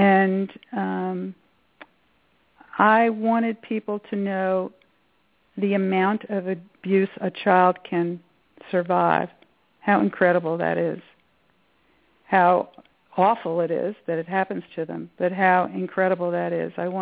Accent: Brooklyn, New York, United States; I grew up in Brooklyn, New York.

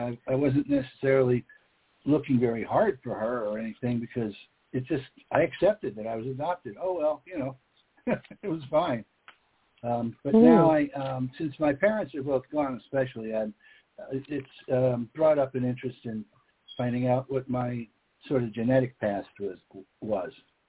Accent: New York City, New York, United States; born there; But in my case, I was born in New York City, and you could only have 2 kids in New York City.

